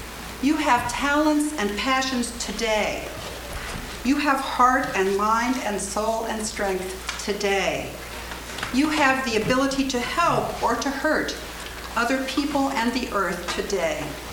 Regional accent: Valparaiso, Indiana, United States; I'm from Valparaiso, Indiana

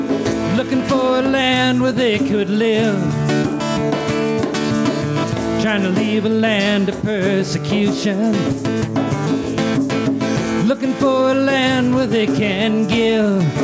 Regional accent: Minneapolis, Minnesota, United States; Okay, we're both from Minneapolis, same church.

